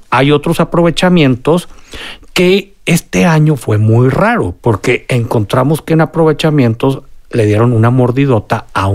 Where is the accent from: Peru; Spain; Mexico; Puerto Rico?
Mexico; Nos paga al país, nos paga como mexicanos derechos por la explotación.